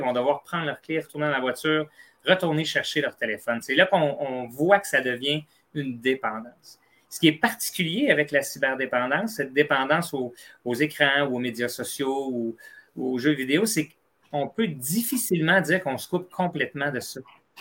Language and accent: French; Sherbrooke, Quebec, Canada; notamment dans mon coin en Estrie. Moi, je suis originaire de Sherbrooke.